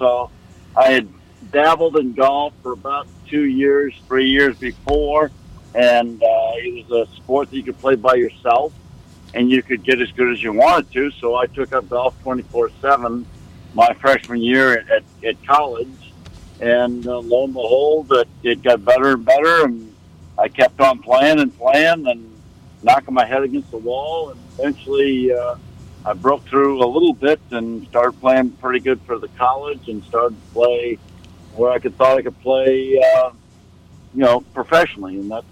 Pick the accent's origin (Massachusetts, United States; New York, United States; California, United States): Massachusetts, United States; Plymouth; I started in Plymouth, Massachusetts, a good New England state, good New England town.